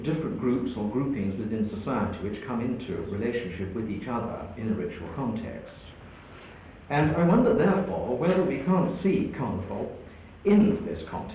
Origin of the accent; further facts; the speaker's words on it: England, United Kingdom; all of this very much from the position of a non-continental historian, as I'm an English local historian, with a bias towards looking at pre-Reformation and pre-Renaissance England.